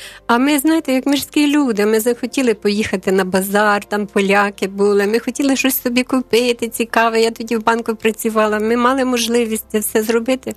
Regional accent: Bershad, Vinnytsia Oblast, Ukraine; Я кажу, ми з Бершаді

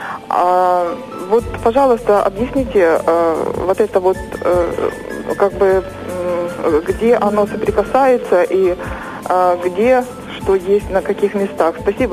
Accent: Kyiv, Ukraine; я из Киева.

